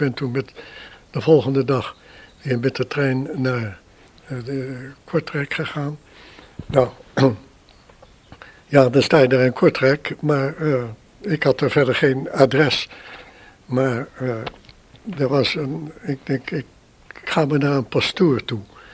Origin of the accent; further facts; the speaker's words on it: Netherlands; als Nederlander heb je misschien voor een Belg of een Fransman al gauw een Duits accent.